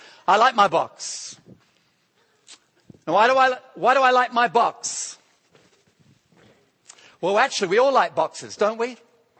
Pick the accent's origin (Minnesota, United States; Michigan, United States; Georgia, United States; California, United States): Georgia, United States; I'm based in Atlanta, Georgia. I'm from Georgia